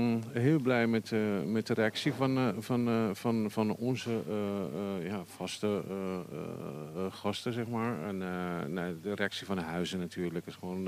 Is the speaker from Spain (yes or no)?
yes; Barcelona, Catalonia, Spain; now in Netherlands; Ik kom eigenlijk uit Barcelona.